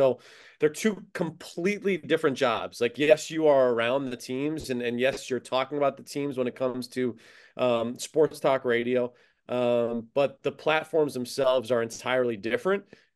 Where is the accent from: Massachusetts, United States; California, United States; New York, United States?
Massachusetts, United States; Worcester; Yeah, so I'm actually from Worcester originally. So about an hour from Channel 10.